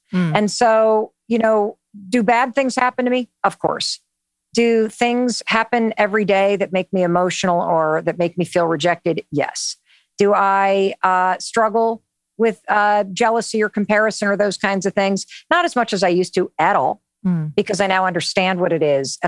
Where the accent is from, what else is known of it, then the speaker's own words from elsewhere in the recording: North Muskegon, Michigan, United States; I grew up in Western Michigan, North Muskegon.